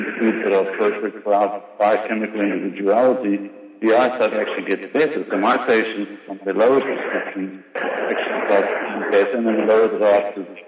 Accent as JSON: {"language": "English", "country": "South Africa", "tie": "born there", "said": "I'm South African born"}